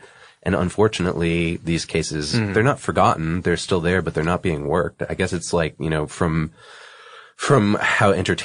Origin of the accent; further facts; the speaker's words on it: Boston, Massachusetts, United States; I chose to look deeper into this one because I'm from the Boston area, and New Bedford's pretty close to Boston, Massachusetts